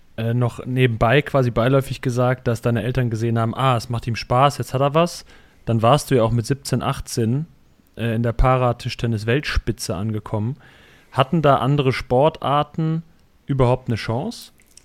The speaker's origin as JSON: {"language": "German", "region": "North Rhine-Westphalia", "country": "Germany", "tie": "born or raised there", "said": "wir sind bei den Köln groß geworden"}